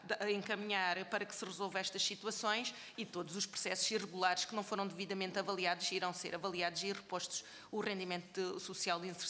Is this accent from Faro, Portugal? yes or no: yes; Tavira, Faro, Portugal; sou de Tavira, por isso conheço a realidade também de Olhão